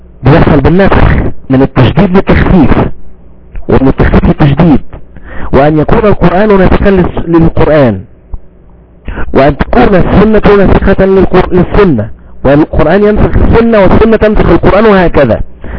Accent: Egypt; احنا عندنا في مصر كده مثال عام يقول ايه

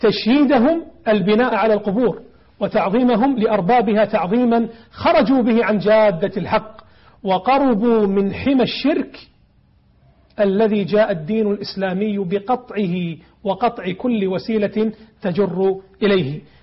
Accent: Kuwait; جزيرة فيلتش عندنا في الكويت

